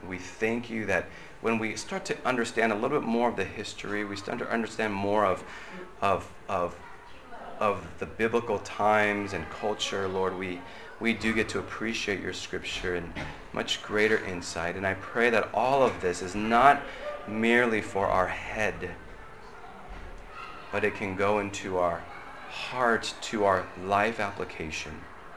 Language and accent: English; United States; born there; Because I'm born in America.